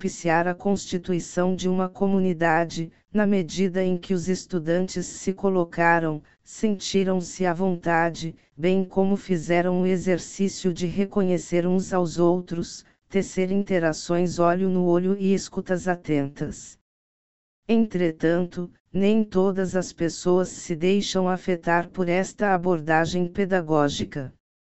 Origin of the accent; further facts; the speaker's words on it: Central-West, Brazil; born there; Nasci no Planalto Central, fruto da união entre uma goiana e um mineiro. Na linhagem materna, nossas origens remontam ao antigo norte do estado de Goiás